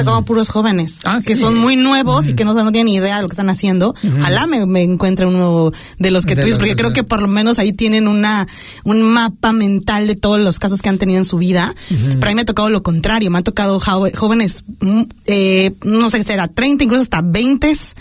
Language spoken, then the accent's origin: Spanish; Mexico; now in New Zealand; soy una mexicana viviendo en Nueva Zelanda y me integro a la sociedad.